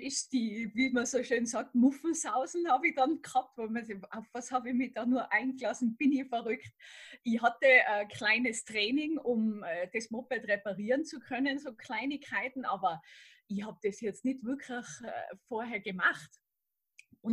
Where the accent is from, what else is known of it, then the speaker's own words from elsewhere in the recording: Innsbruck, Tyrol, Austria; von Innsbruck, von meiner Heimat, bis nach Sizilien fahren